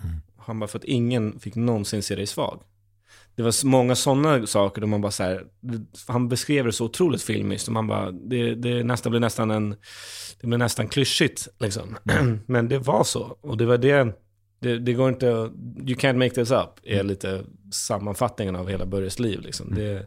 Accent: Kiruna, Norrbotten County, Sweden; hon kommer från Gävle och jag kommer från Kiruna. Vi har två väldigt olika dialekter.

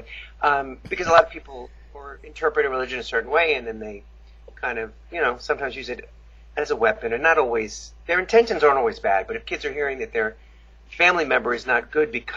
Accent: Long Island, New York, United States; I grew up in Long Island, New York, so parts are conservative and parts aren't, you know, it just depends.

